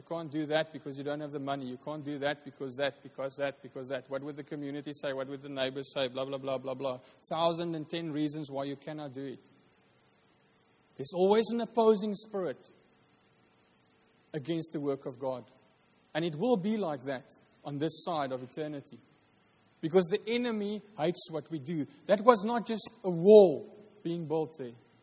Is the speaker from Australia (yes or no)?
no; Free State, South Africa; Because I'm from the Free State.